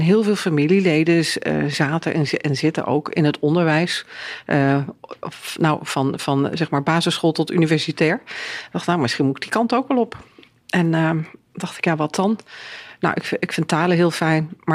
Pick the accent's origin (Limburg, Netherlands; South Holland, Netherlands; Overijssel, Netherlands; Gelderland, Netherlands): Gelderland, Netherlands; je zal mij nooit horen zeggen dat ik Achterhoekse ben. Hè? Ook niet toen ik daar woonde. Ja. Maar ik zou horen zeggen, ik kom uit de Achterhoek.